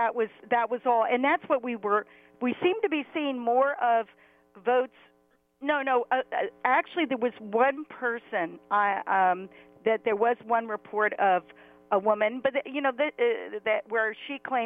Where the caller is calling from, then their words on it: Philadelphia, Pennsylvania, United States; from Philadelphia.